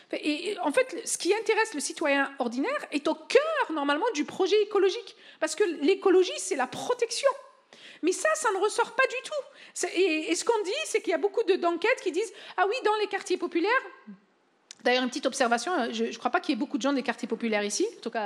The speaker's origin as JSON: {"language": "French", "country": "France", "said": "pour nous, moi je viens de France, donc la sécurité sociale, pour moi c'est un acquis"}